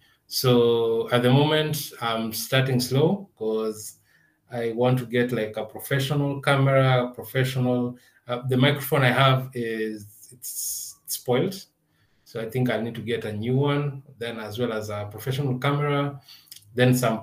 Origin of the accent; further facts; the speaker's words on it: Kenya; appreciating what we come up with as Kenyan people, as Kenyan creators.